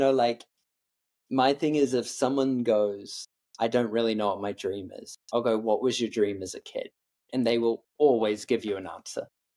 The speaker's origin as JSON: {"language": "English", "country": "New Zealand", "said": "I think this is where being a Kiwi really helps."}